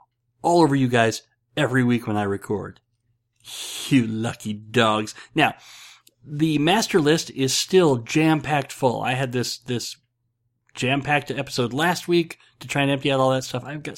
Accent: Nebraska, United States; No offense to anyone from Iowa. I'm from Nebraska. We got less people than you

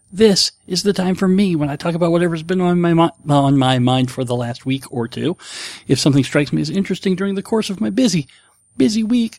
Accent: New York, United States; now in Nebraska, United States; I told a story about growing up in New York, and I said in New York, the winters weren't nearly as severe as they are here in Nebraska.

